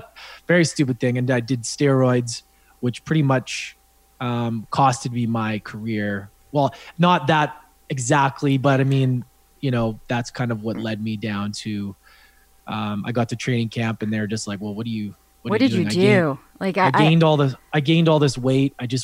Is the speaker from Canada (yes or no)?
yes; Edmonton, Alberta, Canada; also born or lived in Victoria; So I grew up actually in Edmonton till I was about 10. Then I moved out to Victoria out west back when I was about 11.